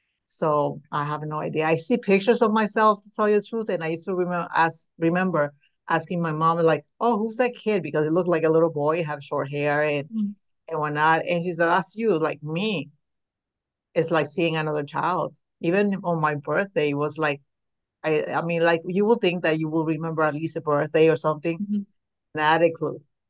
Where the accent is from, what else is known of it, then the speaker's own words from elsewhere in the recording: Puerto Rico; moved away as an adult; also born or lived in New York; Originally from New York, where I was raised in Puerto Rico. My mom said that I was always sick, so they had to send me to Puerto Rico because of the climate. And I lived there most of my life